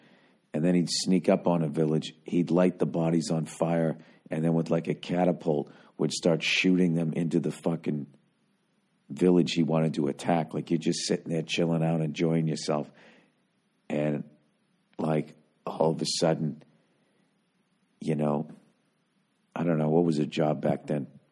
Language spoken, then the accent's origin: English; United States; because I'm speaking English, people just look at you like, oh, there's a fucking American.